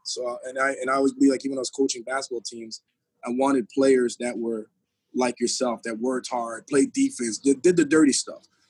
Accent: Canada; I'm Canadian. I have two challenges in this market. I'm Black and I'm Canadian. So, you know, as Canadians, we already have our struggle of trying to make it to a certain level.

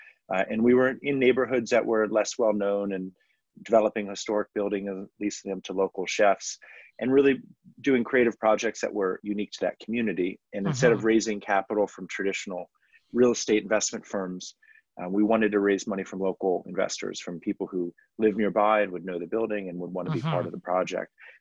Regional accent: Washington, District of Columbia, United States; I didn't grow up on a farm. I grew up in Washington, D.C., but she grew up on the eastern shore of Maryland.

